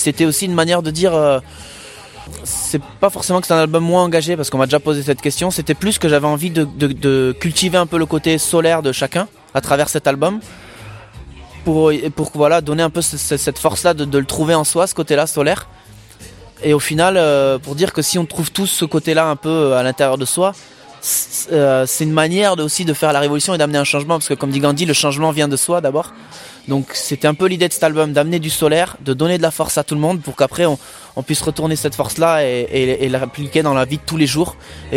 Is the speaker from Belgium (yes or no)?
no; Occitanie, France; c'est à 1h30 de là où j'ai grandi, moi, dans le Tarn, vers Albi